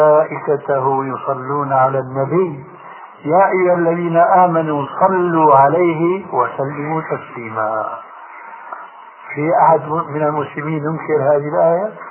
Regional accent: Syria; عندنا في الشام يسمى المقدمة بالتذكير

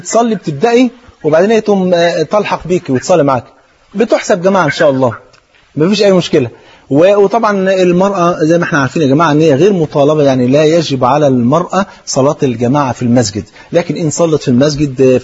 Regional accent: Palestine; أنا فلسطيني

